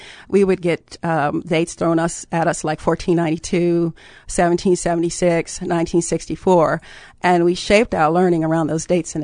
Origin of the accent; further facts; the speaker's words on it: Charlottesville, Virginia, United States; All right. I am from Charlottesville, Virginia. I was raised here, and I went to all of the Charlottesville public schools.